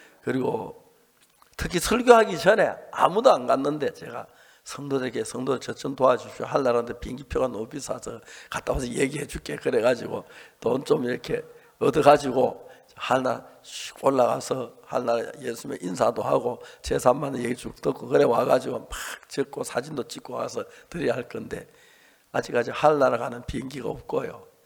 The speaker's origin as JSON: {"language": "Korean", "region": "North Gyeongsang", "country": "South Korea", "tie": "born there", "said": "저는 경북 순산에서 태어났고요. 1944년에 태어났습니다."}